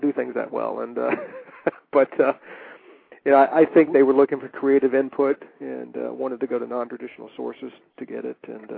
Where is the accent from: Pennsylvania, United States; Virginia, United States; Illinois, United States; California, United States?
Virginia, United States; And I grew up in the South in Virginia.